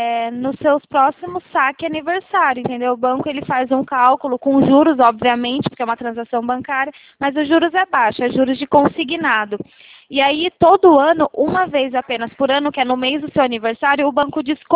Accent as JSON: {"language": "Portuguese", "town": "Valinhos", "region": "São Paulo", "country": "Brazil", "said": "Eu sou de Valinhos, São Paulo."}